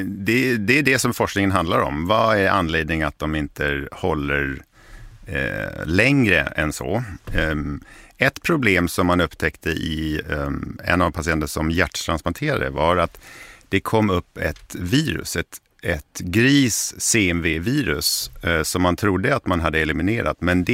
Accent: Germany; Swedish is a second language; Jag är tysk i botten, så jag kanske säger fel ibland.

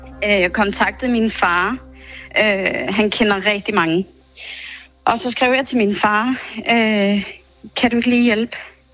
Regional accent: Reykjavik, Capital Region, Iceland; now in Denmark; jeg er født og opvokset i Reykjavik. Men har familie sådan halvanden time væk fra Vik.

